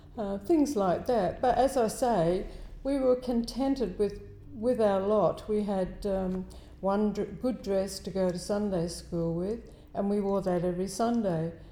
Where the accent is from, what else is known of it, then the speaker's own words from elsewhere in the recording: Kalamunda, Western Australia, Australia; also born or lived in Perth / Daglish; I was born in Perth in 1945, and we lived in Kalamunda for 9 years in a really old house.